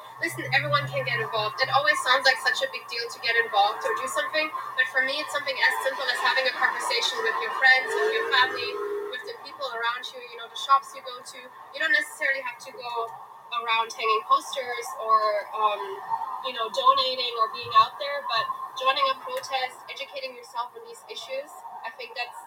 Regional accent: Berlin, Germany; now in United States; No, I'm actually Turkish. I'm from Berlin.

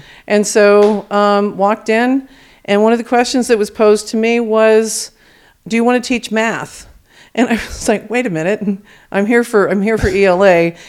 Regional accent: Virginia, United States; I grew up in the Washington, D.C. area, Northern Virginia. Actually, oddly enough, but about 2 miles away from Mount Vernon, George Washington's home.

